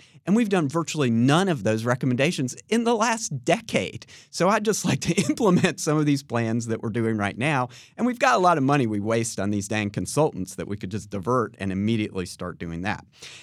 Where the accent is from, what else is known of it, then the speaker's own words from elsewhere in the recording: Chapel Hill, North Carolina, United States; I grew up here in Chapel Hill. I love our community so much.